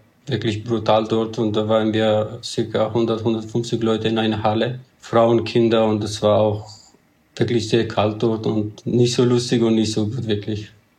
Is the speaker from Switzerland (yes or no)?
no; Afghanistan; German is a second language; moved away as an adult; now in Austria; also ich komme aus Afghanistan. Ich bin 30 Jahre alt und ich bin seit fast 10 Jahren in Österreich.